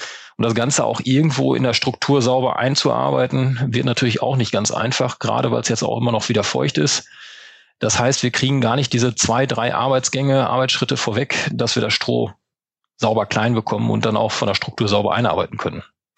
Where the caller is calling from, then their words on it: North Rhine-Westphalia, Germany; Ja, ich bin aus der Nähe von Münster in Westfalen zugeschaltet, also wirklich im Nordwesten der Republik angesiedelt. Da, wo eigentlich auch die Viehdichte sehr hoch ist.